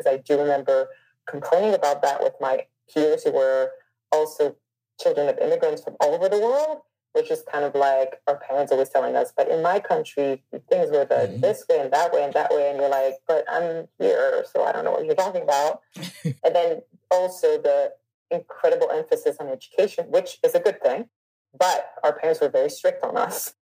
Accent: Montreal, Quebec, Canada; I knew at home is Haiti. At school, it was like Quebecois in my experience growing up in Montreal.

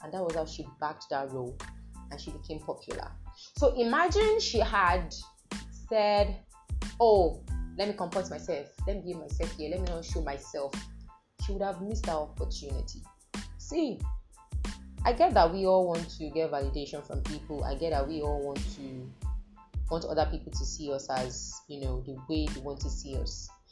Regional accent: Ibadan, Oyo, Nigeria; See, I grew up in Mokola. Don't ask anybody that grew up in Mokola, that knows Mokola in Ibadan, like, is one of the razest place you can grow up in.

